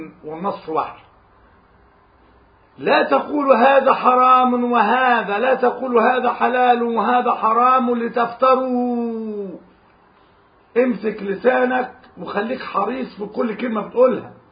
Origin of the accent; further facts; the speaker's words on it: Sharqia Governorate, Egypt; كما نرى مثلا عندنا في الشرقية طقوس معينة في الأكل والكلام إلى آخره